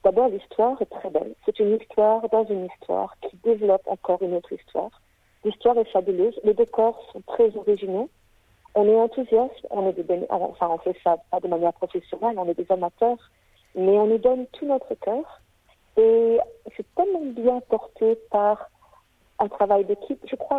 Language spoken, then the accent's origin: French; Réunion; now in Perth, Australia; Je suis française de La Réunion, mais j'habite à Perth en Australie avec ma famille.